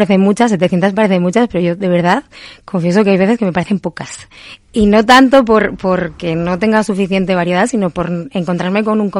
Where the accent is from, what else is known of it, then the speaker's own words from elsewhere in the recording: Valladolid, Castile and León, Spain; soy muy vallisoletana. Estoy muy orgullosa de mis raíces